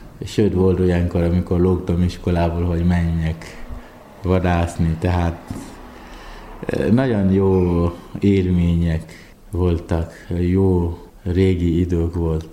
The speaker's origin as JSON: {"language": "Hungarian", "region": "Upper West", "country": "Ghana", "second_language": "Hungarian", "moved": "yes", "lives_now": "Hungary", "said": "hát Észak-Gárnából származom, a nyugati részem"}